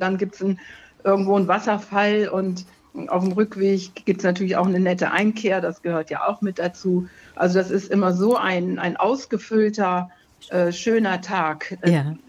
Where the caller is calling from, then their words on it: Hermagor, Carinthia, Austria; also born or lived in Kiel; Wir sind vor ein paar Jahren von Kiel nach Hermagor gezogen. Das ist hier unten in Kärnten.